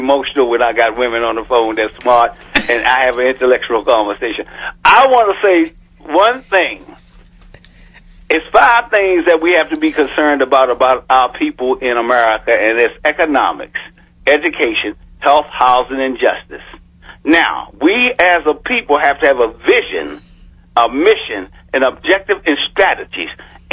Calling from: Baltimore, Maryland, United States; I'm calling from Baltimore.

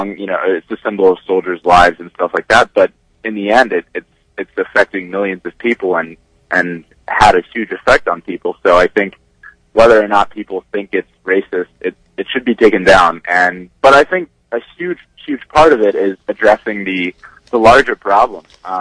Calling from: Takoma Park, Maryland, United States; I'm calling from Tacoma Park, Maryland.

